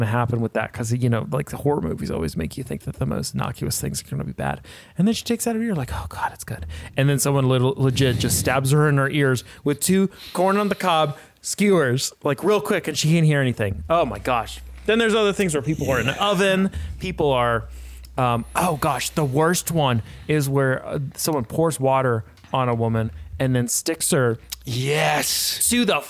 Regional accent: New York, United States; As I grew up in New York, and you grew up in up in Maine.

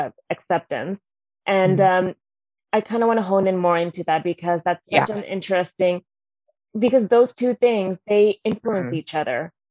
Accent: Bangladesh; I know, for instance, in my home country, in Bangladesh, we definitely don't have any laws protecting the LGBTQ plus community.

